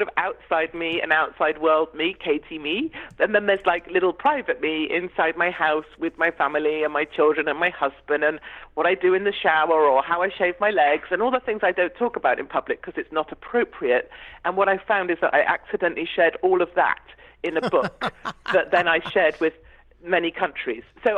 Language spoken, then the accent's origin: English; United Kingdom; I'm a Brit